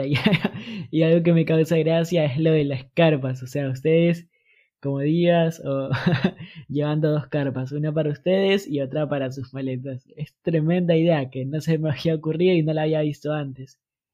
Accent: Portoviejo, Manabí, Ecuador; los dos somos de Ecuador, pero tú eres de Cuenca y yo soy de Puerto Viejo. y tenemos un acento totalmente distinto

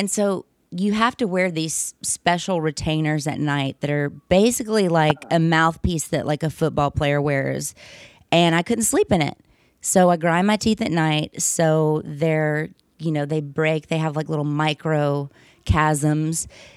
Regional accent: the South, United States; accent: southern; I think she was probably trying to tell me to lose my southern accent

